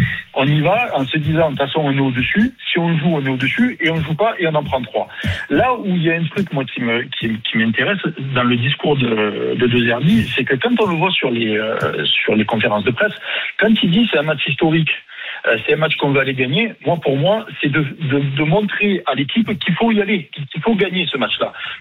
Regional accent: Marseille, Provence-Alpes-Côte d'Azur, France; Nous, en tant que Marseillais, en tant qu'amoureux, on a envie de voir des gars qui se défoncent

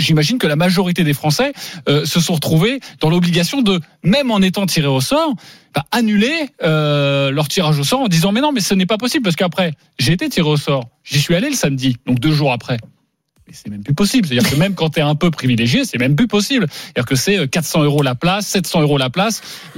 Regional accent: Paris, Île-de-France, France; On est français, on est parisien

